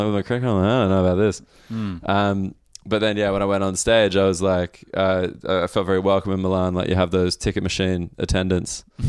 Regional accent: Australia; now in United Kingdom; I'm an Australian in the UK.

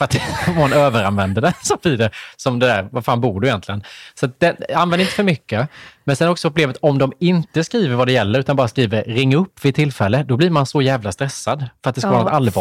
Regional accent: Värnamo, Jönköping County, Sweden; Nej, och nu kommer jag från Värnamo, så det är inte så att jag har mandat att stå och dissa heller.

